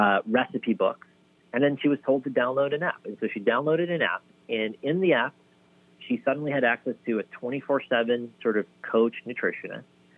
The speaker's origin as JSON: {"language": "English", "country": "India", "said": "because we come from India. My mom's a vegetarian."}